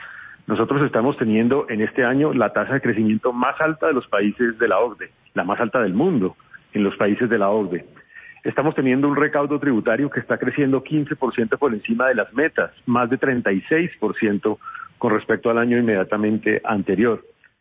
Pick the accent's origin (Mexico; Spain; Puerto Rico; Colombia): Colombia; creo que como colombiano tenemos que cuidar